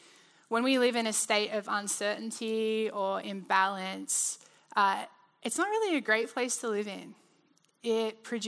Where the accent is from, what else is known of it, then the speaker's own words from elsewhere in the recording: Australia; so I grew up in Australia. When I was 6 years old, my parents moved us kind of from like an urban area right to the outback.